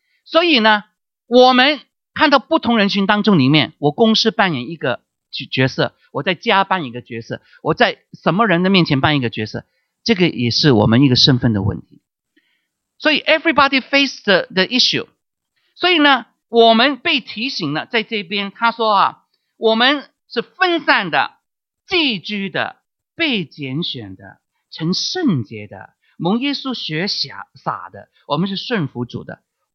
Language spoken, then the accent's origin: Chinese; China; now in United States; 我们的心里面还是觉得说啊，中国啊是我的故乡啊，我是一个中国人，我是亚裔啊